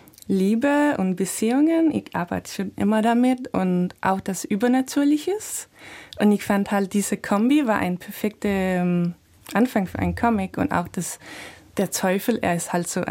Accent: Denmark; born there; German is a second language; Und ich denke, ich bin in die 80er geboren in Dänemark.

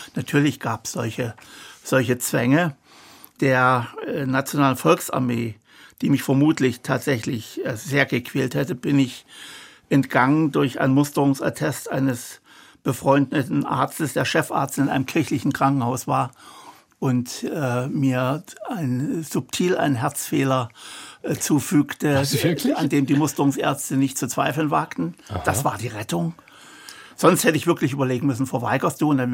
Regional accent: Dresden, Saxony, Germany; Ich bin am Rand von Dresden aufgewachsen, in einem Vorort Klotzsche, der in der Generation meiner Großeltern noch ein sommerfrischen Ort für Dresdner Ausflügler war.

